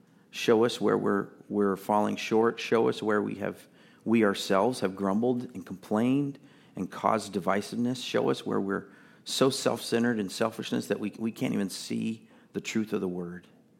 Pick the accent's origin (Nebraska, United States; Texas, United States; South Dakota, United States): Texas, United States; So I grew up in Texas, and many times driving to Central Texas, or what we call Central Texas, is actually almost West Texas.